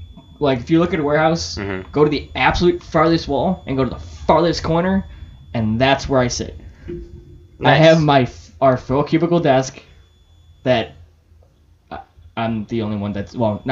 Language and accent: English; Midwest, United States; Let me say pops because I'm from the Midwest. There's different pops.